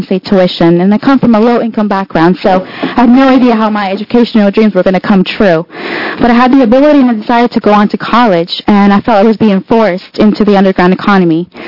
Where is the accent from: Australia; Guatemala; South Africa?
Guatemala; now in Los Angeles, United States; I am an immigrant from Guatemala. I moved to Los Angeles in the early 1990s to be reunited with my mother.